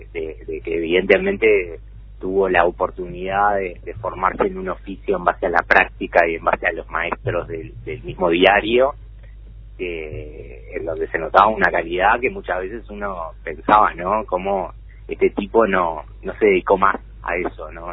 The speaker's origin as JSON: {"language": "Spanish", "region": "Montevideo", "country": "Uruguay", "tie": "born or raised there", "said": "en Capurro, y eso también siempre mantuvo el vínculo de toda la familia con un Capurro, que es como para nosotros nuestro segundo barrio, más allá que nos criamos en el Paso Molino."}